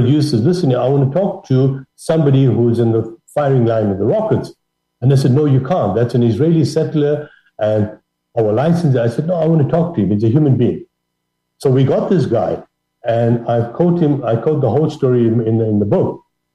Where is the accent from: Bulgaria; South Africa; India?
South Africa; They forgot that I am not Jewish, I'm South African, Muslim, all that kind of stuff.